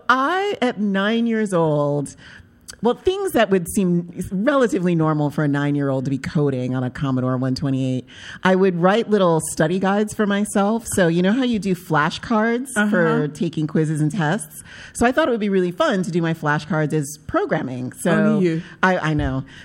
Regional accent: Uniondale, New York, United States; In a tiny, tiny town called Uniondale. It's like one square mile.

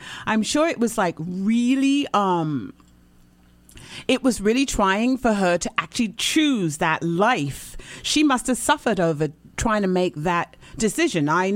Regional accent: United Kingdom; I'm British.

